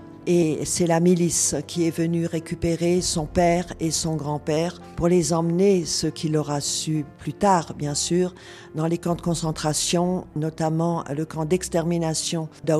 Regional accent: Grand Est, France; Alors, en tant qu'Alsacienne, j'ai vécu tous ces moments d'après-guerre

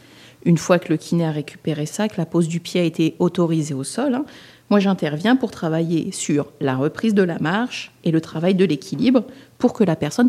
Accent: Grand Est, France; Je suis originaire de la Marne, donc j'ai fait quelques kilomètres pour pouvoir vous rejoindre quand même.

